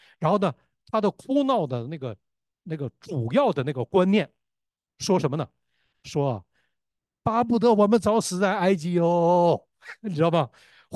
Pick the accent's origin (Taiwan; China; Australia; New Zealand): China; Northeast China; 我由于在东北长大，我知道东北人当中有一些人就非常适合。